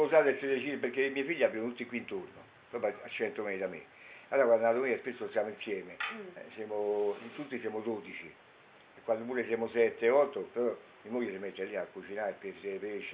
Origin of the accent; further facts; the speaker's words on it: Rome, Lazio, Italy; io sono romano